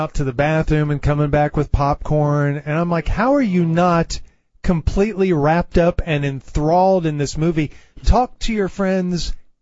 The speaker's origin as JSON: {"language": "English", "region": "Texas", "country": "United States", "said": "Yes, and we know because we're from Texas."}